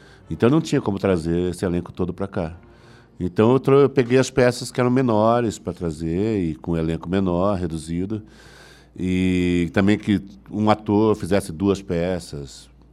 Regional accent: Londrina, Paraná, Brazil; moved away as an adult; O grupo se formou em Londrina. Eu sou de Londrina.

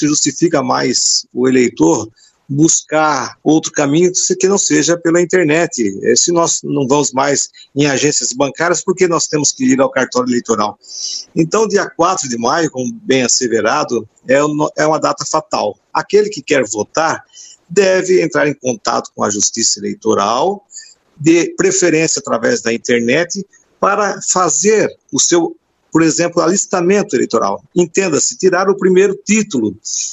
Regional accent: Brazil; Bem, como bom brasileiro, nós sempre, costumeiramente, deixamos para a última hora.

